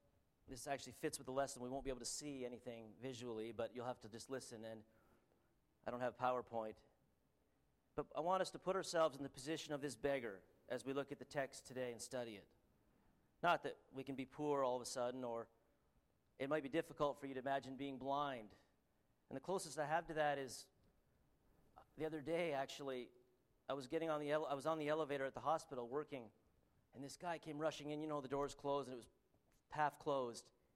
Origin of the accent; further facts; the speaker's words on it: Canada; but I am Canadian and I have an accent, so I hope everyone will be able to understand me.